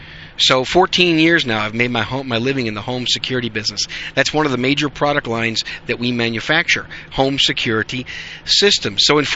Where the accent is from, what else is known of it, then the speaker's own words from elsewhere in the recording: Green Bay, Wisconsin, United States; also born or lived in New York City; now in Dallas, United States; I'm just a Yankee with a gun. I was born in New York City, folks, raised in Green Bay, Wisconsin, and now I live in Dallas, Fort Worth since 93.